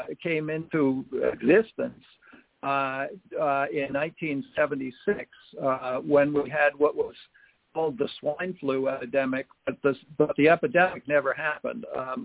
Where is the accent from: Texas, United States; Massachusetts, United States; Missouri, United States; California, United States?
Massachusetts, United States; Cape Cod; that really came as a kid growing up on Cape Cod.